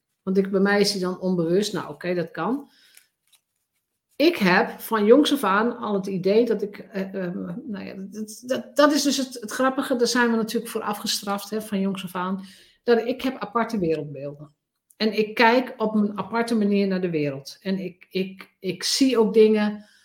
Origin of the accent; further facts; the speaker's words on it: Drenthe, Netherlands; En ik kom uit Drenthe, dus voor de Nederlanders, Drenthe is heel geaard, heel gegrond.